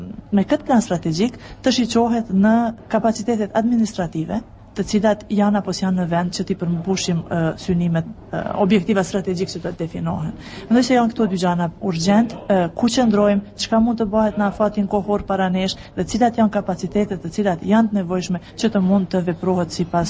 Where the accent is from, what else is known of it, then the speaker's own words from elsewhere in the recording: Kosovo; ne si kosovar duhet t'i qasim në mënyrë pak më strategjike, do të thotë institucionet e Kosovës e kanë fjalën